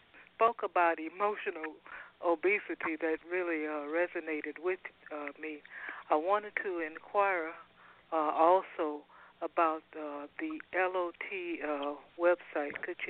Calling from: Los Angeles, California, United States; Los Angeles area.

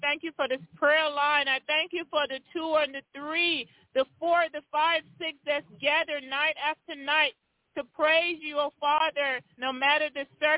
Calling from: Tennessee, United States; I'm calling from Tennessee. It's raining here.

